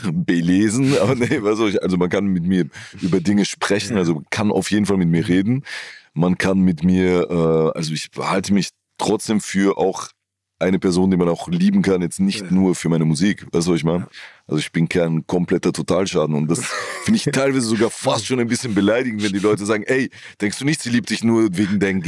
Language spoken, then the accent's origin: German; Italy